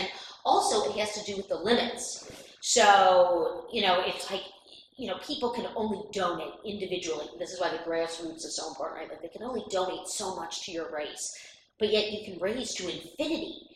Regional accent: Midwest, United States; accent: Midwestern; And my colleagues know me for my passionate Midwestern accent

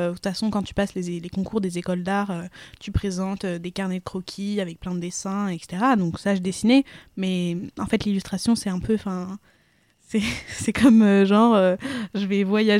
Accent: Paris, Île-de-France, France; born there; Je mens pas mal, parce qu'en fait, je suis née à Paris, quand même.

